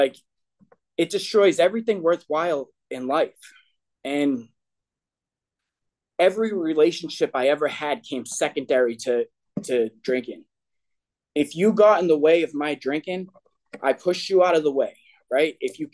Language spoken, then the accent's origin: English; Boston, Massachusetts, United States; So as you can probably hear, this isn't a Virginia accent. I grew up in Boston, and I had a pretty good childhood.